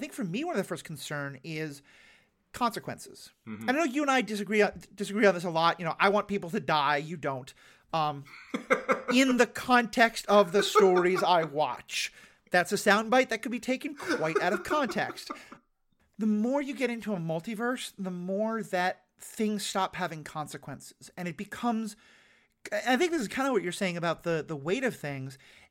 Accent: New York, United States; even though I'm from New York

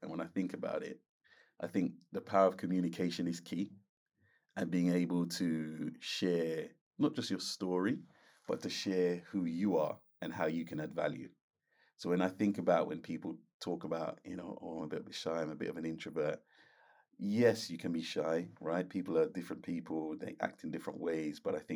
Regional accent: Kingston, Jamaica; accent: Jamaican; No, let me reiterate. Everybody where I listen to that program, you're watching them. I'm from Kingston

